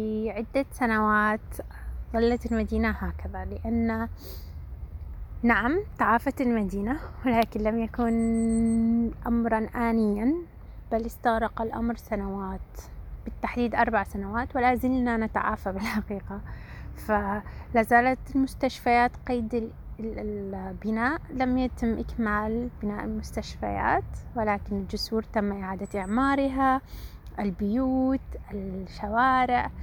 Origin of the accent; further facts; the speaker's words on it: Mosul, Nineveh, Iraq; مدينتي مدينة الموصل. كبرت ولدت وكبرت في مدينة الموصل، مدينة جميلة حقا في شمال العراق، من أكبر المدن الموجودة في العراق، أحبها حقا